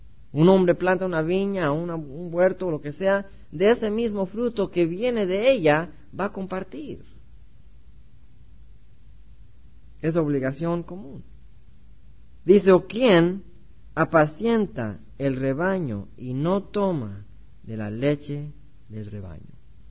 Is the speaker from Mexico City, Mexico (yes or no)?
yes; Mexico City, Mexico; born there; Yo fui católico por toda mi vida. Yo nací en México, en Distrito Federal.